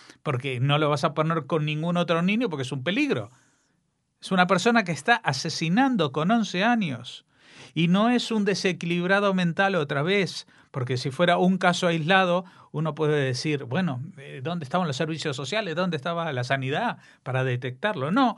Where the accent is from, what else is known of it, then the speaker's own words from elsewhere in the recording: Spain; nosotros como ciudadanos españoles pagamos los impuestos